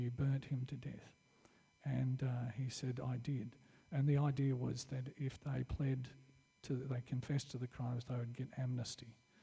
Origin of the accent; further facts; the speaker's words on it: Australia; I believe that if we do this as Australian Christians, if we go to the last, the lost, and the least, God will reveal himself to us.